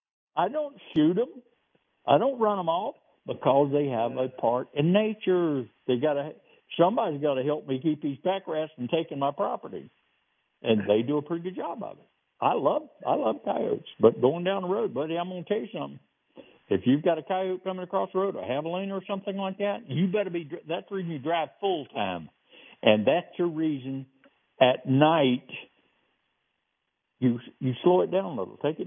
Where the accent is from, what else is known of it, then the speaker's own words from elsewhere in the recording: Virginia, United States; also born or lived in Carolina; And I come from Virginia and Carolina, back there where NASCAR is big.